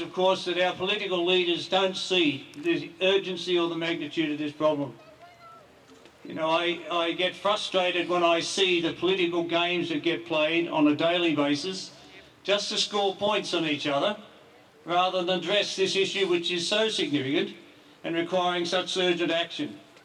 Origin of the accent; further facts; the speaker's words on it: Australia; But I am embarrassed as an Australian